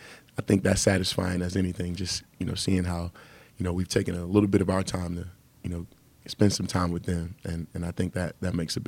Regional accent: Texas, United States; when I went to college, I'm from Texas, so a rapper that I listened to in high school

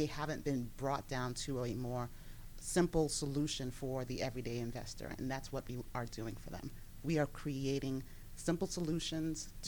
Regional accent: Brooklyn, New York, United States; No, I'm from Brooklyn as well.

